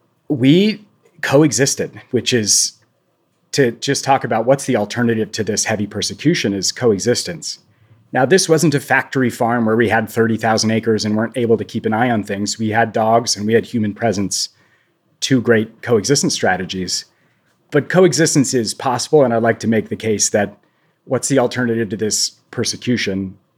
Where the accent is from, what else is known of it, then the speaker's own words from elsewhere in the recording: Maine, United States; in my home state of Maine